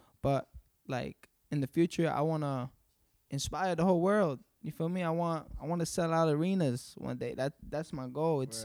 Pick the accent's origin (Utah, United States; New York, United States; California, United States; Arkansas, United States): New York, United States; Ridgewood; Repping that till forever. Ridgewood, Queens, man. I was in these streets young.